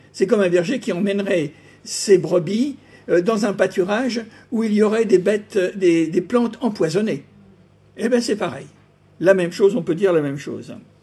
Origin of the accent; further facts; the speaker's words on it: France; Nous, peut-être qu'en tant que Français, dans notre pays que nous connaissons bien, avec sa culture